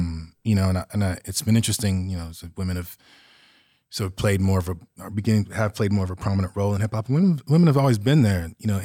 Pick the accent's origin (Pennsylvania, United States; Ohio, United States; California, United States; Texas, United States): Texas, United States; Galveston; also born or lived in Nottingham, United Kingdom; Like I said, I have Jamaican parents, moved to the States in the late 70s. So I was born in Nottingham, England, and then moved to Galveston, Texas, and then spent my summers in Nottingham, and then came back to Galveston.